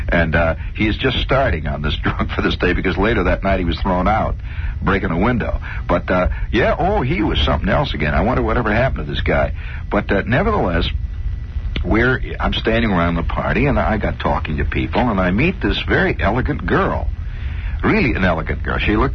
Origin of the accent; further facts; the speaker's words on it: Indiana, United States; accent: Indiana; So I'm absolutely my best behavior, and I'm trying to curb my Indiana accent.